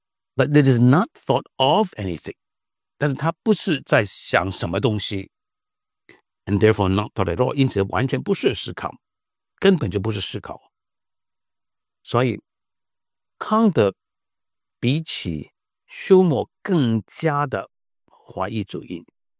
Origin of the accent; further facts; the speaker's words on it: Hong Kong; 用我们香港人的讲法